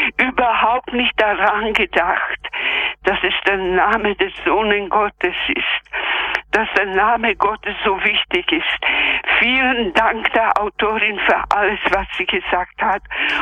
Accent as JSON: {"language": "German", "country": "Czechia", "moved": "yes", "said": "Und vielleicht noch die Erfahrungen aus meiner alten Heimat. Ich komme aus Tschechien, in der Nähe von Schlesien geboren."}